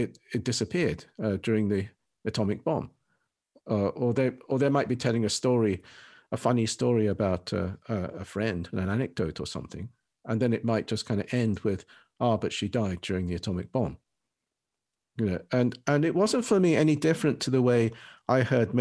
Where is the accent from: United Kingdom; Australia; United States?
United Kingdom; England; when I was a child and all the time I was growing up in England.